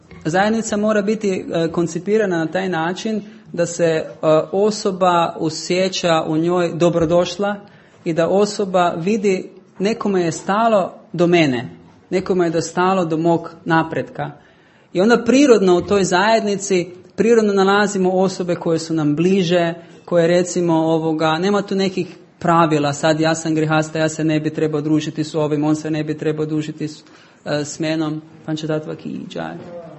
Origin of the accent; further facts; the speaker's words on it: Croatia; Ja sam iz Hrvaške. Kaj nije očitno.